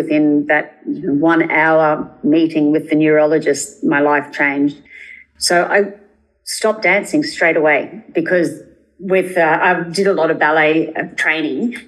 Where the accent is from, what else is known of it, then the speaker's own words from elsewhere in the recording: Townsville, Queensland, Australia; I grew up in Townsville, which is a tropical North Queensland, and I had three older brothers and a mum and dad